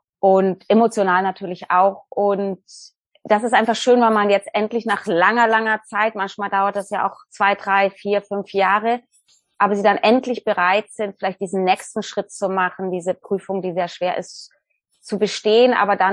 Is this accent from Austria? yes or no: no; Germany; also born or lived in United States; Ich bin in den USA geboren, aber in Deutschland aufgewachsen.